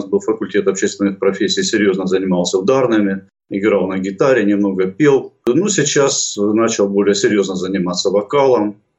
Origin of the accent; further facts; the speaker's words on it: Krasnodar, Krasnodar Krai, Russia; born there; Я родился на Кубани, в прекрасном солнечном городе Краснодаре, живу там.